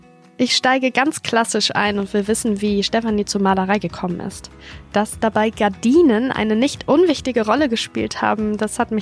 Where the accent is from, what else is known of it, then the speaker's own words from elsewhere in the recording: Haselünne, Lower Saxony, Germany; born there; also born or lived in Dortmund; Ich bin 26 Jahre alt und Regionalmanagerin beim Zweckverband Erholungsgebiet Hasetal. Ich bin in Haselünne geboren, war dann für meine Ausbildung in Dortmund und bin jetzt wieder zurückgekommen.